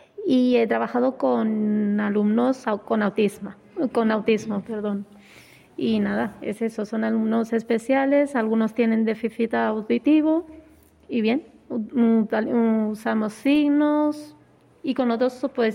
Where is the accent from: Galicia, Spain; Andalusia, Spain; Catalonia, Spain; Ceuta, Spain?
Ceuta, Spain; De Ceuta.